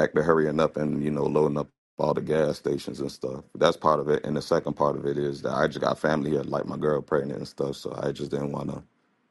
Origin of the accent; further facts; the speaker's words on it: West Palm Beach, Florida, United States; I grew up in Florida, and when I was down in West Palm Beach, where I grew up